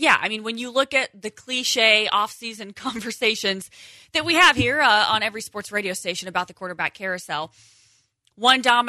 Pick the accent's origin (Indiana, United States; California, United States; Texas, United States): Indiana, United States; Ooh, I'm from Indiana, though. I love a good mullet.